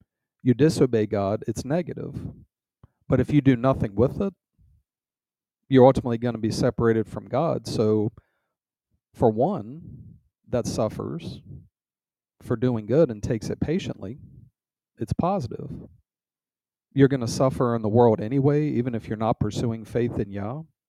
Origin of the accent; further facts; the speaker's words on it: Virginia, United States; accent: Virginia; Maybe my Virginia accent got in the way.